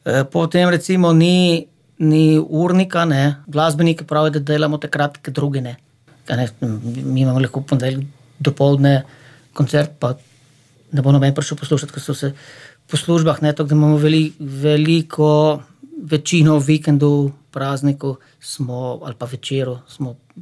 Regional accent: Cerknica, Littoral–Inner Carniola, Slovenia; born there; now in Babno Polje, Slovenia; jaz izviram, mislim, rodil sem se v Cerknice, tudi starša moja sta z neposredne bližine Cerknice, oba, zdaj pa živim že 13 let na Babne police, to je vas v Loške doline.

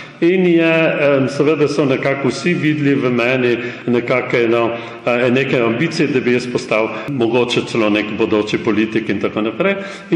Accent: Jasen, Littoral–Inner Carniola, Slovenia; born there; Ja, jaz sem rojen v Jaseno, pred 70 leti

